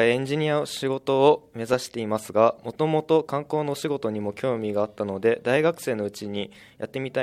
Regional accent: Fujisawa, Kanagawa, Japan; 私は藤沢で育ったため、藤沢についてよく知ってる方だと自負していたのですが

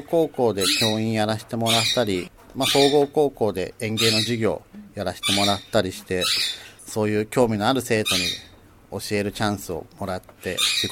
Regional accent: Shonandai, Kanagawa, Japan; 出身は隣の湘南台になります。

